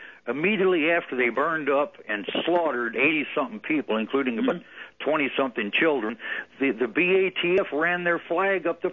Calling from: Corpus Christi, Texas, United States; This, the last few minutes is kind of like old home week, being as I'm calling from Corpus Christi, so everything seems to go right down to Corpus Christi in 20 minutes

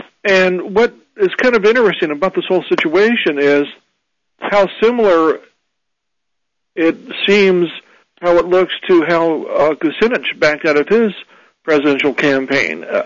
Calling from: Maryland, United States; I'm calling from Maryland.

